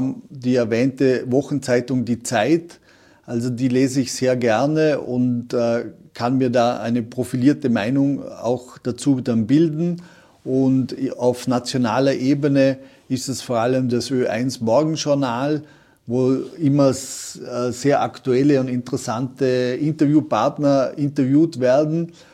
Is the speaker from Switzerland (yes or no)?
no; Vorarlberg, Austria; bei uns in Vorarlberg